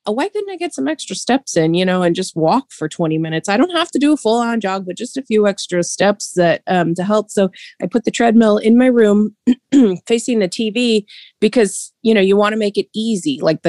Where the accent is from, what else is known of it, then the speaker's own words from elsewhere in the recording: Camas, Washington, United States; I'm from Camas, Washington. It's Southwest Washington, right by Portland, Oregon.